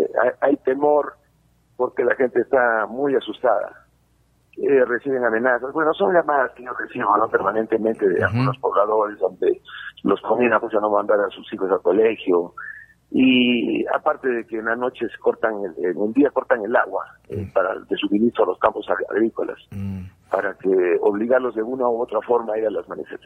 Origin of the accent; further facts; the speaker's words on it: Arequipa, Peru; Como arequipeños deberíamos más bien empujar el coche